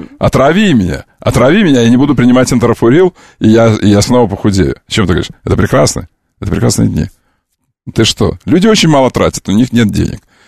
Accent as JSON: {"language": "Russian", "region": "Moscow", "country": "Russia", "said": "Это мы, москвичи"}